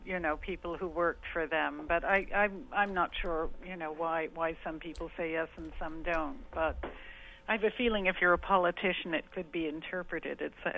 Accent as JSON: {"language": "English", "town": "Manhattan", "region": "New York", "country": "United States", "tie": "born or raised there", "said": "I grew up in Manhattan, and there were two really powerful DJs who just kept pushing the story"}